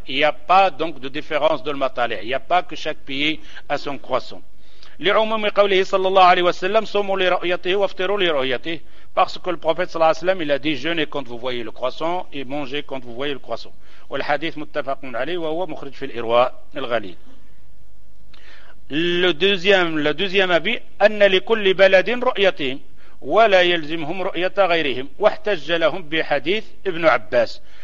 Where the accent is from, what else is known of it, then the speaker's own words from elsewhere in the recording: Morocco; le Maroc, je suis marocain, il jeûne avec le Maroc